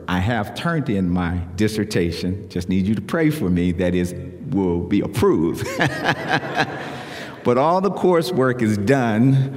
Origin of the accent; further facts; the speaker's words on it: Oakland, California, United States; Allen Temple Baptist Church, which is the church that I grew up in Oakland.